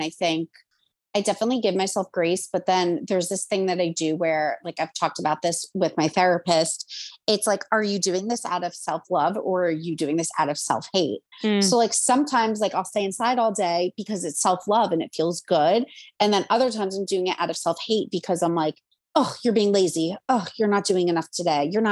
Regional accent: Montville, New Jersey, United States; So I grew up in Montville, New Jersey

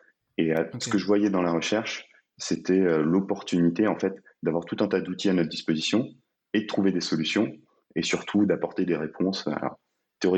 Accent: Corsica, France; D'où je viens? De Corse.

